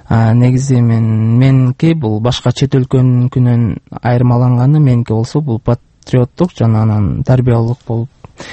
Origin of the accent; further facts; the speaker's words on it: Bishkek, Kyrgyzstan; Мен 1988-жылы Бишкек шаарында 2-роддомдо төрөлүп өскөм.